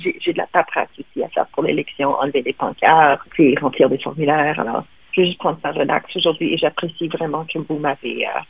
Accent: Windsor, Ontario, Canada; Même ma ville natale de Windsor

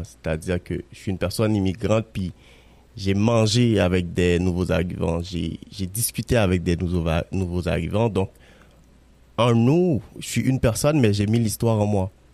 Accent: Haiti; moved away; Je viens d'Haïti aussi, puis je suis arrivé ici quand même. J'ai vécu pas mal de temps en Haïti

